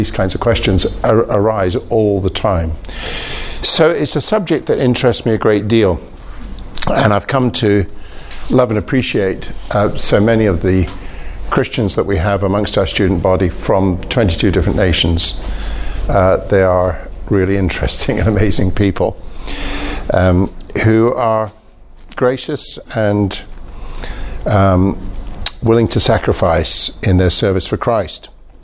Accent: Scotland, United Kingdom; also born or lived in India; I was born in India. I was brought up in Scotland. I've got English parents. And I've lived in a few places around the world over the years.

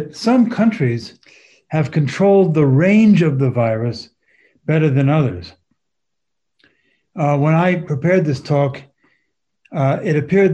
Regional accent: France; also born or lived in Switzerland; now in United States; I grew up in France and Switzerland, but have been in this country now, America, for 30 years.

